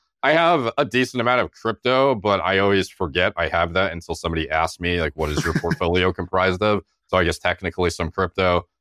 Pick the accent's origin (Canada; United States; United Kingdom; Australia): Canada; So, you know, as a Canadian